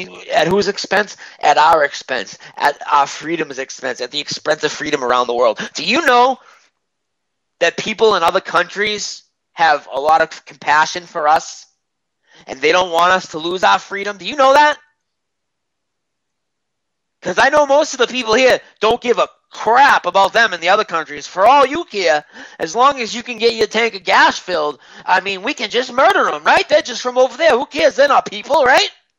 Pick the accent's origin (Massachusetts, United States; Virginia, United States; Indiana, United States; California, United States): Massachusetts, United States; Boston; No, I'm from Boston, buddy, not New York.